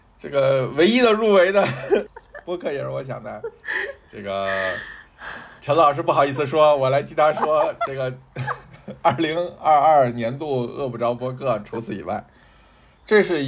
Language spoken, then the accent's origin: Chinese; northern China, China; 然后我作为一个北方人，就是春饼卷盒在什么烤鸭我都很喜欢